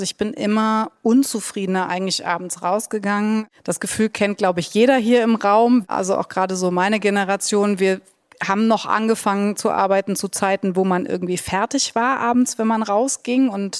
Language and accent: German; Cologne, North Rhine-Westphalia, Germany; Ich komme aus Köln